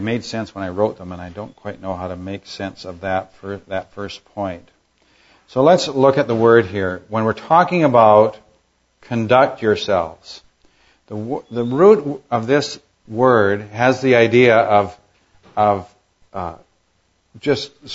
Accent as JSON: {"language": "English", "region": "Alberta", "country": "Canada", "tie": "born or raised there", "said": "I was in my hometown in Alberta, perhaps for the last time."}